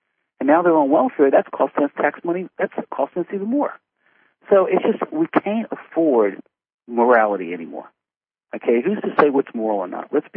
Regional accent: Virginia, United States; When you mentioned this country, okay, I'm from Virginia.

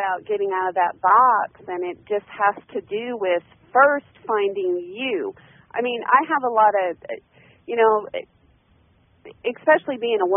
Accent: West Coast, United States; No, I lived in Seattle then. I grew up on the West Coast and moved to the South.

